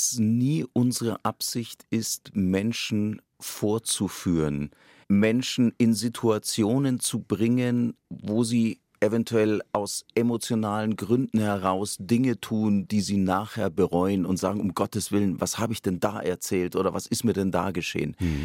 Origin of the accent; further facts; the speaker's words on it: Bavaria, Germany; also born or lived in Munich; Natürlich ist München meine Heimat. Groß geworden bin ich im Landkreis Bad Tölz-Wolfratshausen. Dort, wenn ich hinkomme, auch das ist Heimat.